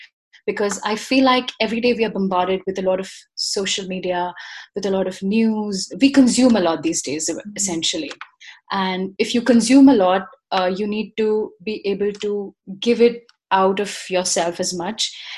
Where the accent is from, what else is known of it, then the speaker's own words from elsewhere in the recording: India; I come from India.